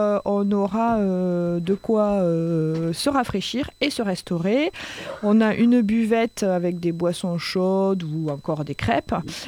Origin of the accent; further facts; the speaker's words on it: south of France, France; accent: southern; avec mon accent du sud, je vais essayer de réchauffer l'ambiance